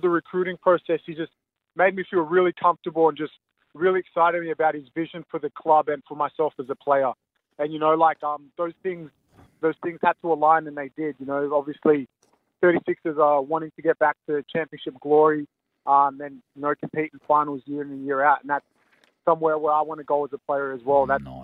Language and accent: English; Perth, Western Australia, Australia; also born or lived in Ethiopia; moved over to Perth when I was six. Dad got a job out here, and pretty much Perth been home ever since.